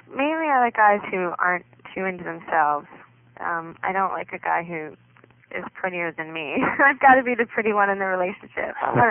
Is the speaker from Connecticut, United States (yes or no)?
yes; Connecticut, United States; also born or lived in Chicago; Originally, I'm from Connecticut